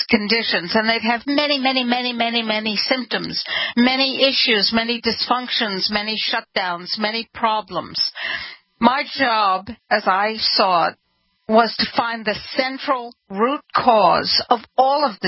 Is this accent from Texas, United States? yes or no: no; New York, United States; now in Tucson, United States; When I first moved to Tucson in 2017, Tucson, Arizona, I'm from New York